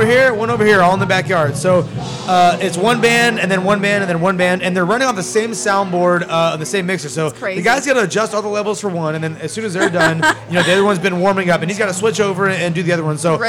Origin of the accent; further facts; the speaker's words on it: California, United States; I was talking to Paul because we're from San Francisco Bay Area, California.